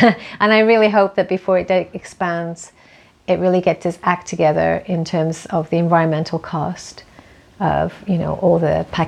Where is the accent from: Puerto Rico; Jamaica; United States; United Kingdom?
United Kingdom; I mean, I'm British, so that means French fries